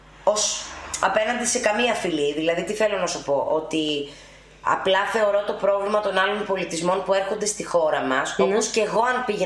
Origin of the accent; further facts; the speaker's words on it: Greece; Αν εγώ πάω, ναι, στην Γερμανία